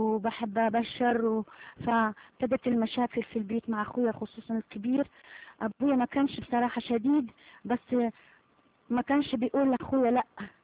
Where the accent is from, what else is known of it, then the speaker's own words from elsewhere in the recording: Algiers, Algiers Province, Algeria; ولدت في الجزائر العاصمة وكبرت وعشت هناك كتير، ومن عيلة طبعا مسلمة.